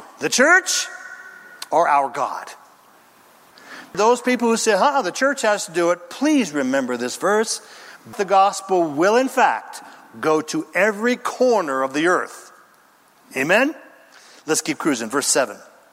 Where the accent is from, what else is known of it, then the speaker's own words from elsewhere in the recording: Redding, California, United States; I said it before, I'm from Northern California, Redding, where a lot of things wild grow.